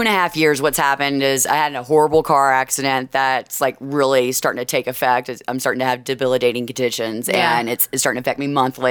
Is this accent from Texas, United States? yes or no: yes; Texas, United States; I'm from East Texas, so the pine trees are thick.